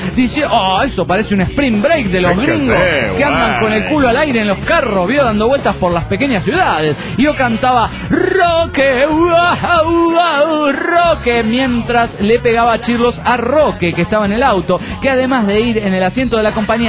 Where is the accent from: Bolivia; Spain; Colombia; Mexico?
Bolivia; Cochabamba; de Cochabamba, Bolivia.